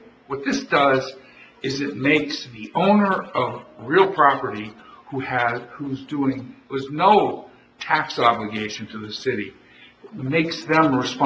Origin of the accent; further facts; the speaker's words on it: Youngstown, Ohio, United States; maybe it's because I grew up in Youngstown, but we didn't like rats when I was a kid growing up